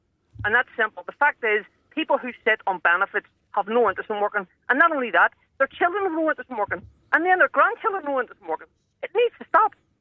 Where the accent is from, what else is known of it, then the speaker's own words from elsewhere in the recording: Belfast, Northern Ireland, United Kingdom; I'm originally from West Belfast